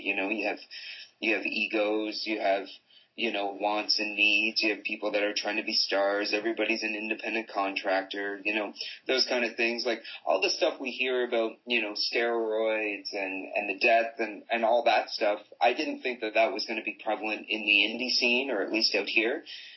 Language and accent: English; Nova Scotia, Canada; moved away as an adult; now in Vancouver, Canada; I'm originally from Nova Scotia over on the East Coast. And when I moved to Vancouver